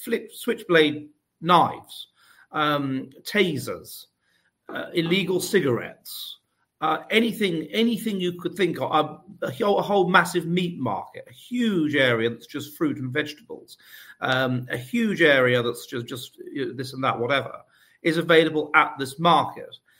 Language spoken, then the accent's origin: English; United Kingdom; being British and so forth